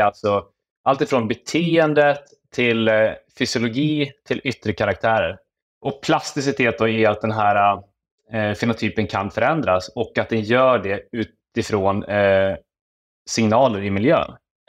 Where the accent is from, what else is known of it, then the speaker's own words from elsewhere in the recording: Jämtland County, Sweden; Född och uppvuxen i Jämtland, och där uppe i norr är det lite som så att man får välja ut intresse utifrån tre kategorier: bilar, jakt eller fiske.